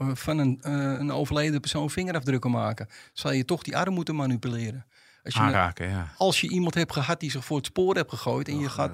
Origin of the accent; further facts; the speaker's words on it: Amsterdam, North Holland, Netherlands; als Amsterdammer loop je altijd alleen lachen.